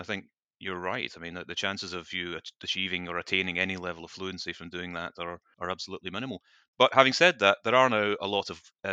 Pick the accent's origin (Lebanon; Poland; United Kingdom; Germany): United Kingdom; Scotland; And I said, I'm not English, I'm Scottish.